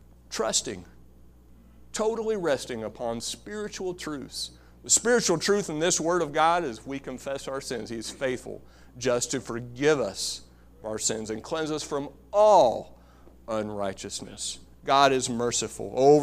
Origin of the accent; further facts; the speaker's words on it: Kentucky, United States; we grew up in Kentucky, you know, and tornadoes were big down there